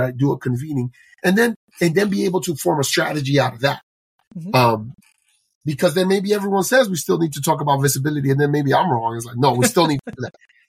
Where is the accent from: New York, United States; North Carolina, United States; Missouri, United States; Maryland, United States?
New York, United States; New York City; growing up in New York City, you know, we went to a Pentecostal church.